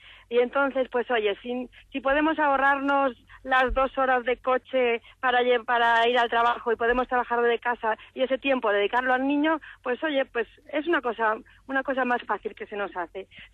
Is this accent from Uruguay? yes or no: no; Spain; como soy española